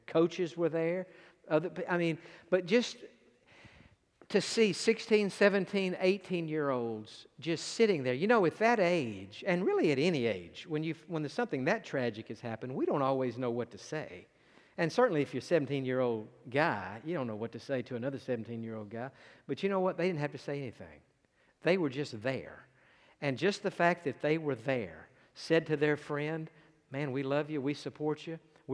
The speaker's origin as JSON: {"language": "English", "town": "Atlanta", "region": "Georgia", "country": "United States", "said": "we're from the Atlanta, Georgia area, and when you live that far off, you know your church family in Texas can't all drive or fly to Atlanta for the funeral."}